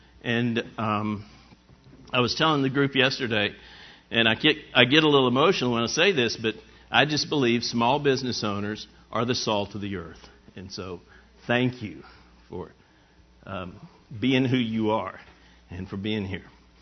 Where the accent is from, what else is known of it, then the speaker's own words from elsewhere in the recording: Chattanooga, Tennessee, United States; We grew up in Chattanooga, Tennessee, beautiful lake there in the area